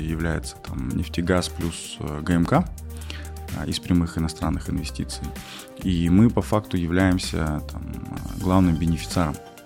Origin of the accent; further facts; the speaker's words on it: Rudny, Kostanay Region, Kazakhstan; Родом я из Кустанайской области, город Рудный. Учился в средней казахской школе